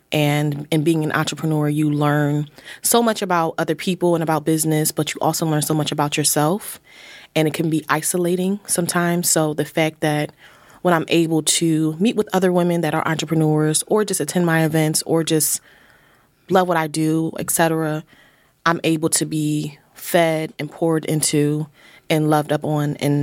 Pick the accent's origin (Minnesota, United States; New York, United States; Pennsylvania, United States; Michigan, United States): Pennsylvania, United States; Philadelphia; I would say, growing up in Philly, we often integrate into other spaces.